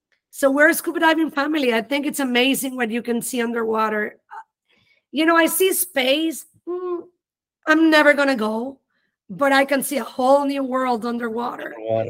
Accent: Panama; also born or lived in Houston, United States / New Orleans, United States; now in Miami, United States; We are a family of mutts. So I was born in Houston, grew up in Panama. My soul is in New Orleans and I live in Miami.

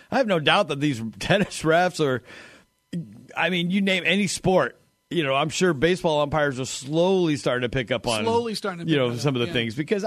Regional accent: California, United States; Growing up in Southern California, right, and playing soccer all throughout that, I was very good at Spanish swear words.

